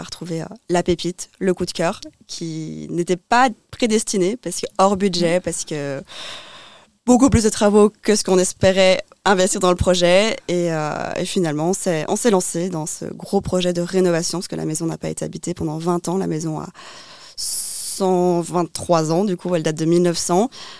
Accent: Liège, Wallonia, Belgium; now in Brussels, Belgium; même si je suis originaire de Liège à la base, je suis tombée amoureuse de Bruxelles

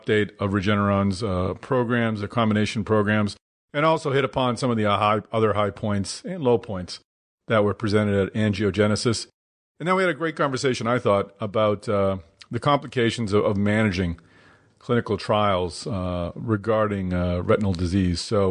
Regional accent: Boston, Massachusetts, United States; I'm from Boston and he's from Boston and that's what Boston people do.

